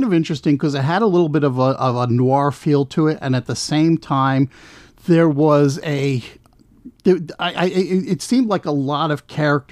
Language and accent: English; New York, United States; I grew up on Long Island